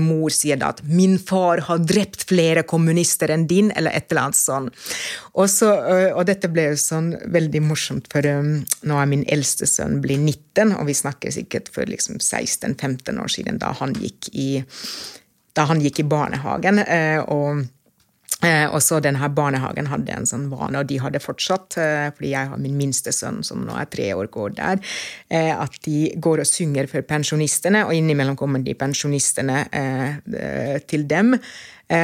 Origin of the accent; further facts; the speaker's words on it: Lahti, Päijänne Tavastia, Finland; Norwegian is a second language; moved away; jeg er født og oppvokst i Lahti. I Finland så er det ikke sånn at alle automatisk starter med engelsk som første fremmedspråk på skolen.